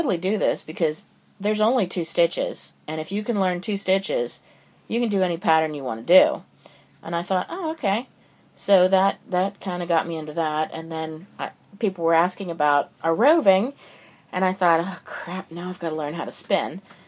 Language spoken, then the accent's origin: English; Pennsylvania, United States; I guess we should mention that I'm from Pennsylvania and you're from North Carolina